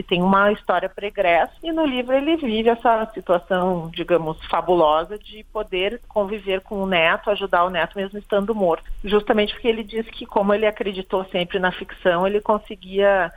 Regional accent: Rio Grande do Sul, Brazil; Eu sou gaúcha e a nossa fronteira aqui faz fronteira com o Uruguai.

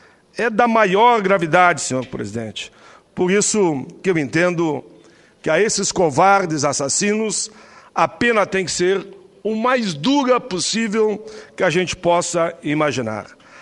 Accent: Caxias do Sul, Rio Grande do Sul, Brazil; born there; Canoas, minha cidade de origem política, que nasci em Caxias

